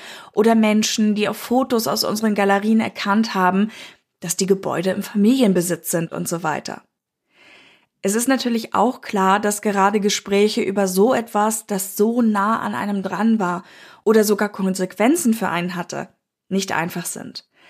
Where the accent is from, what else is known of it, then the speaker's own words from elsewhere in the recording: Tyrol, Austria; Wie ihr jetzt vielleicht schon merkt, bin ich aus Tirol.